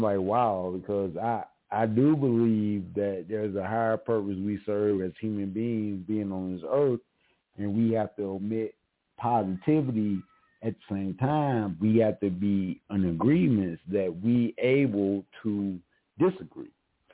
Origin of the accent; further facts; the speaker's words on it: St. Louis, Missouri, United States; No, sir. I am from St. Louis, Missouri.